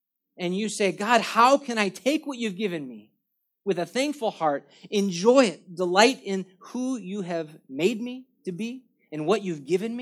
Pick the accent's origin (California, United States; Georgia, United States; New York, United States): California, United States; Granada Hills; I grew up in Granada Hills.